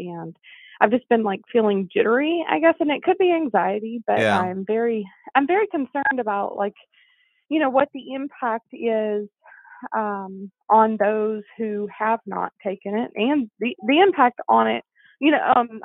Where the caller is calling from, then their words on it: Tennessee, United States; in Tennessee.